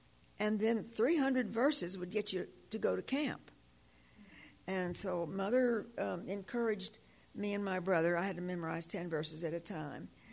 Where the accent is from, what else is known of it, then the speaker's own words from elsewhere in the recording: Knoxville, Tennessee, United States; And then my younger brother was born in Knoxville, because I grew up in Knoxville.